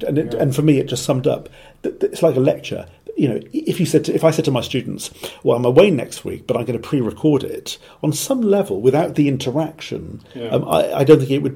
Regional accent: Cardiff, Wales, United Kingdom; when I was growing up in Cardiff

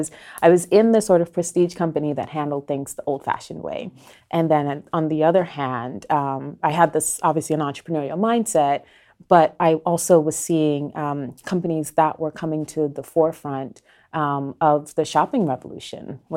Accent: Brooklyn, New York, United States; born there; So I was born in Brooklyn, but my family is from Guyana, South America.

